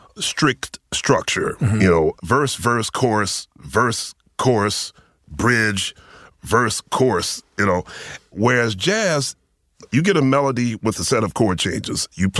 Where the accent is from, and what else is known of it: Philadelphia, Pennsylvania, United States; born or raised there